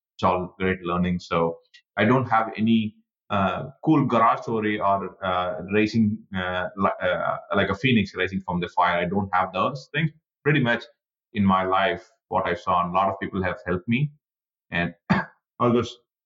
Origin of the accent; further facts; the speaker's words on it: India; So I was born and raised in India. All my childhood, teenagehood, all those time were spent in India.